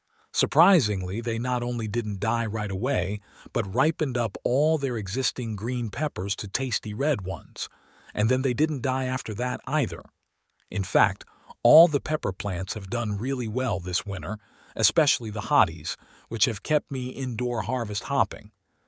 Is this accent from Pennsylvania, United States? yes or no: yes; Philadelphia, Pennsylvania, United States; I grew up in Philadelphia, where my grandfather taught me to encourage our National League boys of summer